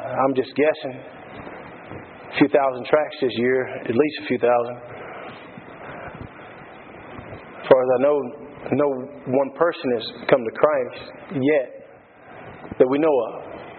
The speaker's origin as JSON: {"language": "English", "region": "Texas", "country": "United States", "tie": "born or raised there", "said": "when I grew up I grew up in Texas, and I used to go out and just lay in the grass at night and look up and see the stars."}